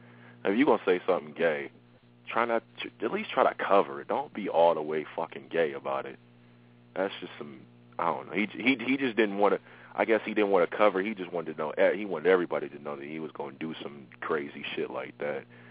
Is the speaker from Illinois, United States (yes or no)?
no; Ohio, United States; I'm from Ohio, so it ain't much that goes on over there either